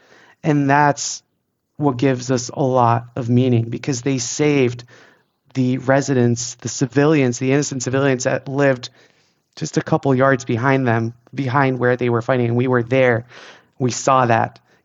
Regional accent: Israel; growing up in Israel, I was taught about how strong the IDF is

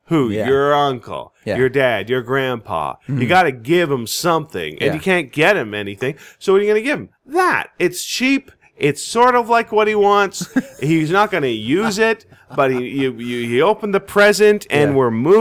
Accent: Canada; but as a Canadian kid, they would have their ads on.

